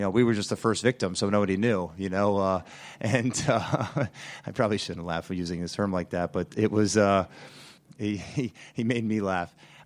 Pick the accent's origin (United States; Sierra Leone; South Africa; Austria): United States; Lafayette, New York; the way it was played when I grew up in Lafayette, New York, in the shadows of the dome, watching the teams of Syracuse in the 80s